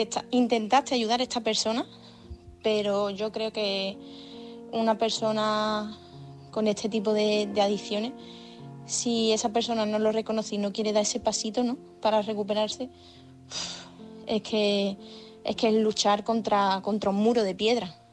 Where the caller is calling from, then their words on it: Seville, Andalusia, Spain; corresponsal de Sevilla.